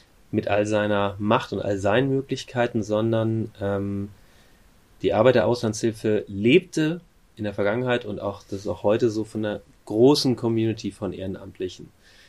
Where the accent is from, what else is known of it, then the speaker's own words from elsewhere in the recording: Hamburg, Germany; In meiner Heimatgemeinde, wo ich ursprünglich herkomme, aus Hamburg, Sasel.